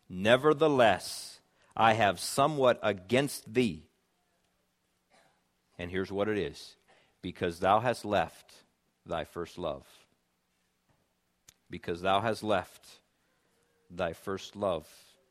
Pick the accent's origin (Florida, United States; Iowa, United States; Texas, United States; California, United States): Iowa, United States; She was from Minnesota, I was from Iowa